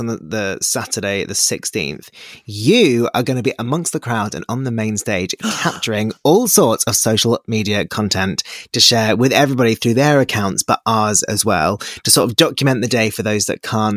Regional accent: Jersey; And like you said, it is my hometown, which makes it so much more exciting. Now, I have been putting out a couple of things into the press in Jersey.

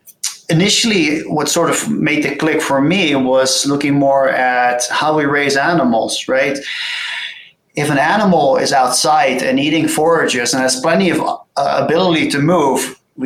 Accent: South Holland, Netherlands; English is a second language; I grew up close to Rotterdam, which is a major city, but I didn't grow up in the city, but close to farmland.

